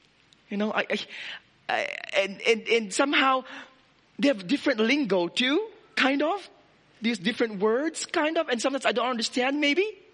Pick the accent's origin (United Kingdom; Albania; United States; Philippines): Philippines; moved away; And I feel that when I came here, I never felt like I'm Filipino. Never. I'm sure you're struggling sometimes with my accent.